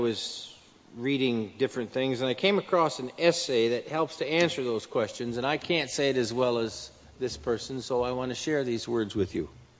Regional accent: United States; As an American, I can speak my mind.

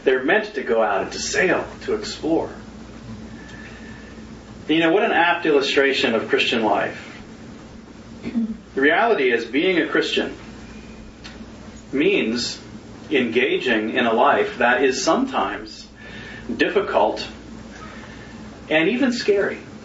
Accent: the South, United States; growing up in the South, I never, for some reason, ever had the opportunity to go to Charleston.

